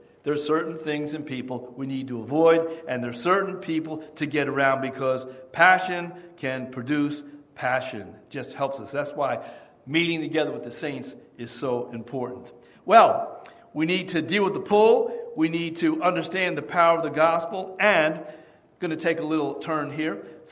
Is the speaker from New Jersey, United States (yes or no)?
yes; Piscataway, New Jersey, United States; Growing up in Piscataway, New Jersey, years ago